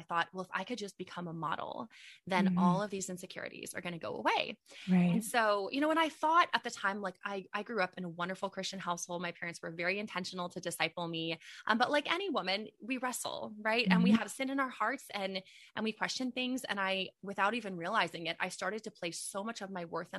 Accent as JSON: {"language": "English", "town": "San Antonio", "region": "Texas", "country": "United States", "said": "And we were actually in Dallas for a little mother-daughter getaway. We're from San Antonio."}